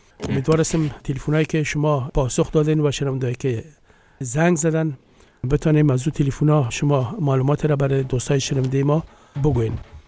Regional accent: Afghanistan

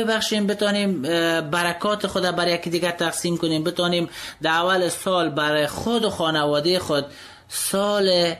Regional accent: Afghanistan

